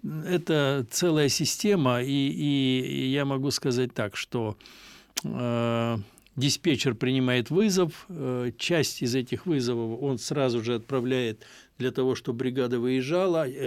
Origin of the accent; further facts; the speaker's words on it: Russia; Нужно сказать, что мы выросли в Советском Союзе, потом в постсоветской России.